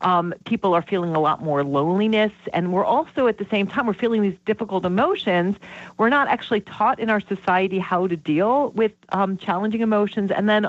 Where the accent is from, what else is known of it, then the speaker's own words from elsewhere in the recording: Vermont, United States; I'm from Vermont, so as I tell people, don't go have a threesome with Ben and Jerry's, right?